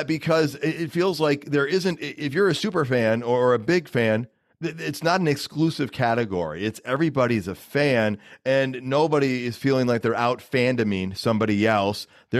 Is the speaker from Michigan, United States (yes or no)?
yes; Grand Rapids, Michigan, United States; I grew up in Grand Rapids.